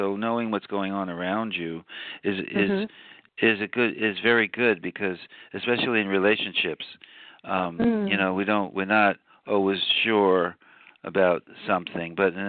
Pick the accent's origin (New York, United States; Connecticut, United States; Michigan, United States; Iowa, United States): New York, United States; Queens; also born or lived in Manhattan; well, I was born in Queens County, but I lived in Manhattan.